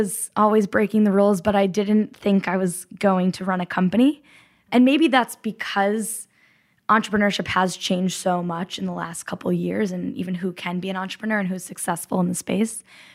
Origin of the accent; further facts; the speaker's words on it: Hartford, Connecticut, United States; I grew up outside Hartford, Connecticut.